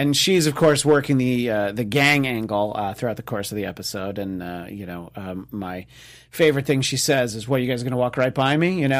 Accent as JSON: {"language": "English", "town": "New York City", "region": "New York", "country": "United States", "said": "As a New Yorker, yes, that is not a New York City subway."}